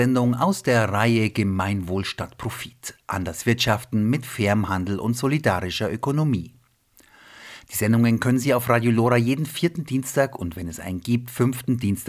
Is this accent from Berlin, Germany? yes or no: no; Oberschleißheim, Bavaria, Germany; ich bin in Schleißheim aufgewachsen, in Oberschleißheim